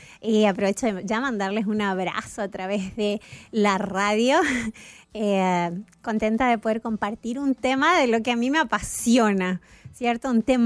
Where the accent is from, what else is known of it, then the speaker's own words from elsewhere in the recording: Argentina; born there; Argentina, que es donde yo nací